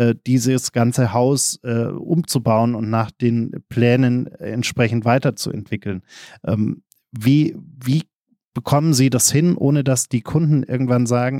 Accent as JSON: {"language": "German", "town": "Munich", "region": "Bavaria", "country": "Germany", "said": "Jetzt bin ich als Münchner zwar recht regelmäßig hier in Berlin"}